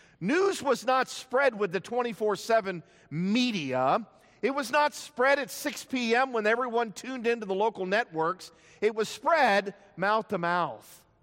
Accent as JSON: {"language": "English", "town": "West Springfield", "region": "Virginia", "country": "United States", "tie": "born or raised there", "said": "was from West Springfield High School. And man, when I first heard that, I was like, yeah, that's my hometown."}